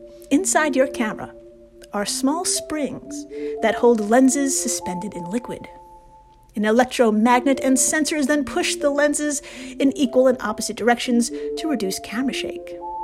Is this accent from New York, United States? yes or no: yes; New York, United States; Now, as a New Yorker, I know this is totally understandable, but in TV land, it's bizarre.